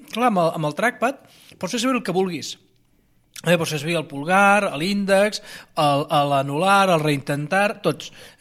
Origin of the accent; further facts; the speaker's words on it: Badalona, Catalonia, Spain; Soc de Badalona, per favor.